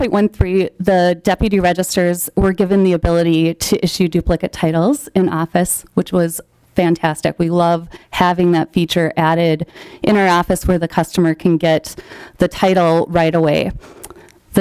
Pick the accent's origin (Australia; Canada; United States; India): United States; Minnesota; I'm from Stearns County.